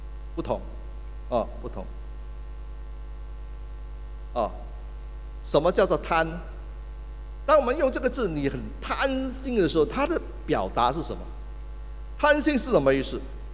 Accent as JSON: {"language": "Chinese", "country": "Malaysia", "said": "一些弟兄姐妹知道我是从马来西亚来的哈，我们也是四维啊，我们四维的。"}